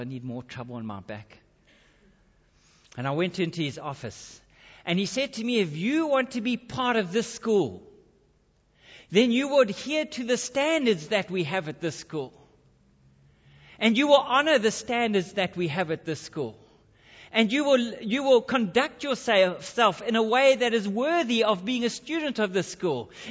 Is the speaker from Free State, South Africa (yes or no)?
no; Durban, KwaZulu-Natal, South Africa; moved away; Because in summer, in Durban, where I grew up in South Africa, it had a very humid climate in summer.